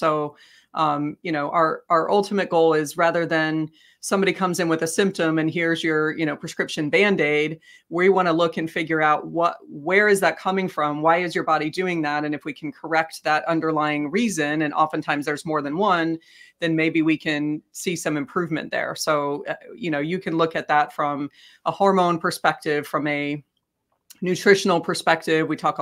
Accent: Boulder, Colorado, United States; moved away as an adult; also born or lived in Texas; now in South Carolina, United States; No, I grew up in Boulder, Colorado, actually, and then made my way to Texas for college and medical school, and then ended up over here in South Carolina for residency.

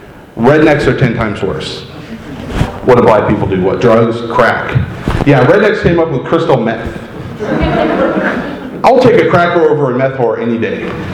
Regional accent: Clovis, California, United States; So I grew up in Clovis, California. Anybody familiar with Clovis?

